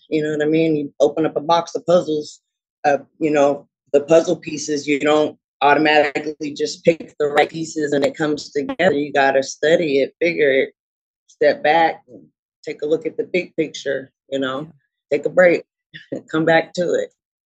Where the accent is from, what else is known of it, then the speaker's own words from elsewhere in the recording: Portland, Oregon, United States; I'm born and raised in Portland. I'm 42 years old.